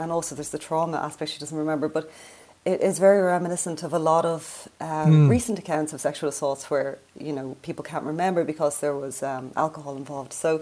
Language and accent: English; Ireland; I'm white, I'm Irish, I'm female.